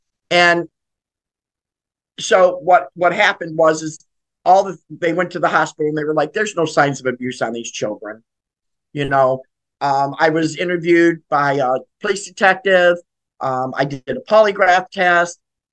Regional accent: Lorain, Ohio, United States; I am from Lorain, Ohio.

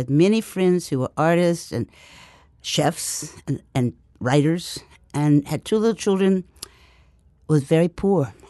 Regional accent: Alexandria, Louisiana, United States; born there; When I was a little girl, I was born in Alexandria, Louisiana, and my grandmother did not allow us to eat crawfish

